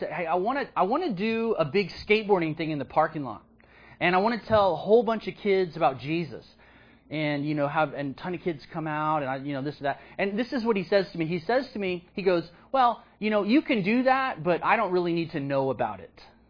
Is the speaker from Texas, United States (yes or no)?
yes; Austin, Texas, United States; in my old neighborhood where I grew up in North Austin.